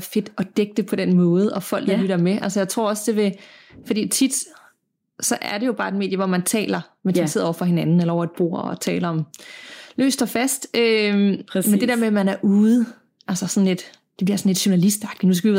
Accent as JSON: {"language": "Danish", "town": "Middelfart", "region": "Region of Southern Denmark", "country": "Denmark", "said": "Jeg kommer fra Middelfart på Fyn, som er byen, inden man krydser over til Jylland."}